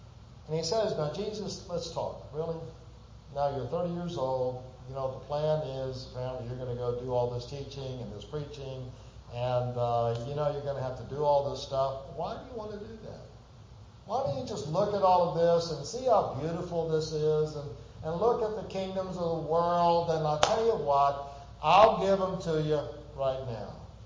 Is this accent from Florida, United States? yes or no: yes; Plant City, Florida, United States; I grew up in Plant City with fruit trees.